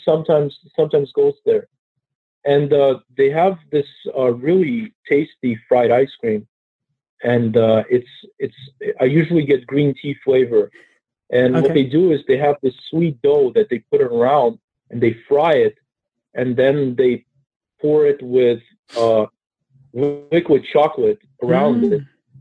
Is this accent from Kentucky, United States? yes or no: no; Malta, California, United States; born or raised there; also born or lived in Ukraine